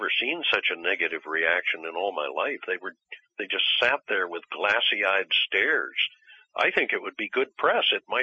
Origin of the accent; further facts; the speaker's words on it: Missouri, United States; born there; I was born in Missouri 61 years ago, the Show Me State, and so it's sort of a tradition for me.